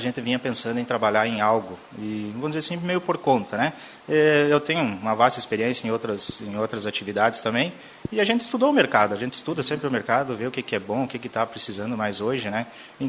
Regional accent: Lagoa Vermelha, Rio Grande do Sul, Brazil; sou natural daqui de Lagoa Vermelha, né? Meus pais eram daqui da região, né? Meu pai aqui de Biaçá e minha mãe aqui de Caseiros, né? A gente morou aqui sempre, né?

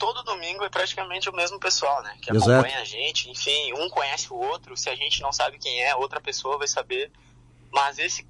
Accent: Rosário do Sul, Rio Grande do Sul, Brazil; now in Garibaldi, Brazil; Embora faça pouco tempo que eu tô morando aqui, que eu sou natural de Rosário do Sul, da fronteira oeste, e faz 2 anos que eu tô morando aqui em Garibaldi

